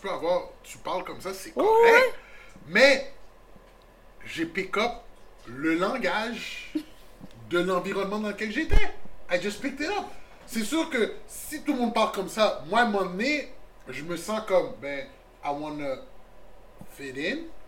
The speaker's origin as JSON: {"language": "French", "town": "Montreal", "region": "Quebec", "country": "Canada", "tie": "born there", "said": "je suis né à Sainte-Justine, Côte-Sainte-Catherine."}